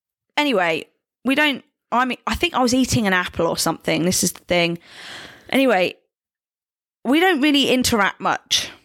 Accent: England, United Kingdom; And, you know, being a Brit, I don't want to talk to anyone else.

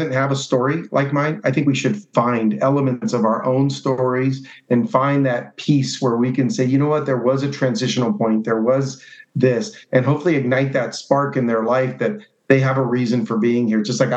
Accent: Cuba; now in United States; So the only thing I have from my past life, from when I came from Cuba, is this. This is a shirt I wore on the boat when I came here.

